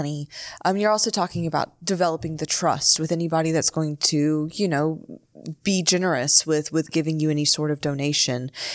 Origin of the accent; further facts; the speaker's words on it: Beaumont, Texas, United States; So no, I mean, so I come from Beaumont, Texas, right? Beaumont.